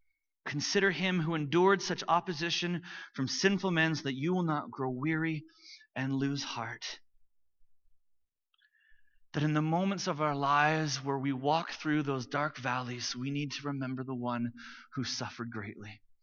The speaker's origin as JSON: {"language": "English", "town": "Vancouver", "region": "British Columbia", "country": "Canada", "tie": "born or raised there", "said": "This tragic loss of life sent shockwaves throughout the small suburban Vancouver community that I grew up in."}